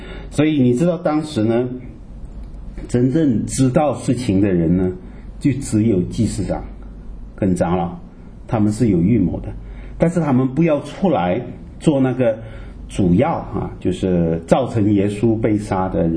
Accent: Malaysia; also born or lived in Canada; 你知道我以前在加拿大念书的时候，我告诉他们我是马来西亚人

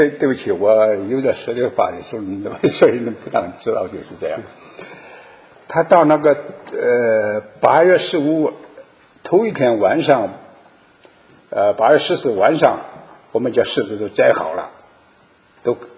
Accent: China; 我在中国，我家里有那些果子树。

